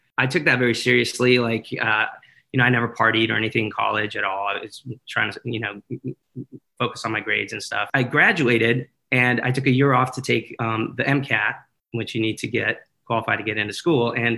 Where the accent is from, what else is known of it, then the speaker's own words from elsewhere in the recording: Iran; English is a second language; even though we're the only Iranians in school, I think, growing up. So once I started learning English and speaki